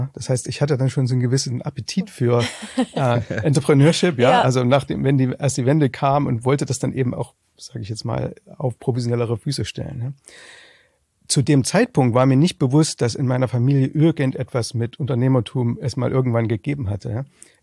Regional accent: East Germany, Germany; ich bin im Osten aufgewachsen.

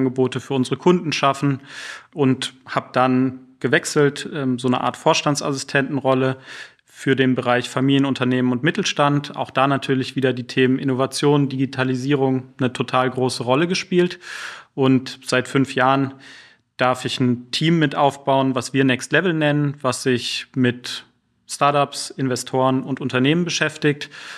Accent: Freiburg, Baden-Württemberg, Germany; moved away as an adult; Ich komme ursprünglich aus Freiburg, aus Süddeutschland, da groß geworden.

